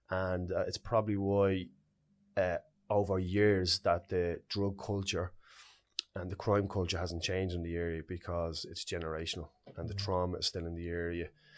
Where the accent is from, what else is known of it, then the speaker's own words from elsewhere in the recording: Ballymun, Leinster, Ireland; when I grew up in Ballymun, it was a special community to me. It gave me and shaped me all I have.